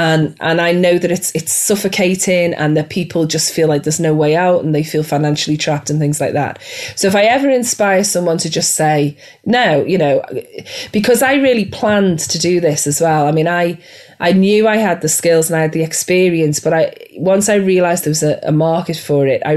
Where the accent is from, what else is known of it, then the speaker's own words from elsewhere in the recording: England, United Kingdom; I don't want to be rude and I'm English, right? And I can't be rude.